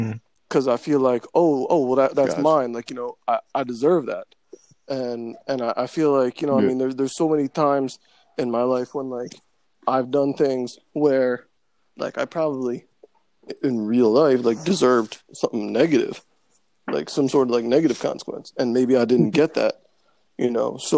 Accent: Lebanon; when we were growing up in Lebanon, it wasn't nearly as diverse as it is now.

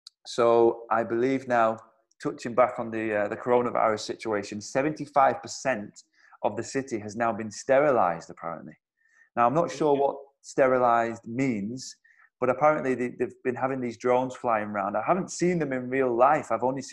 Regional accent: Wigan, North West England, United Kingdom; Wigan, yeah. I grew up in Wigan. We never moved house. It was a small village called Shevington. Beautiful place.

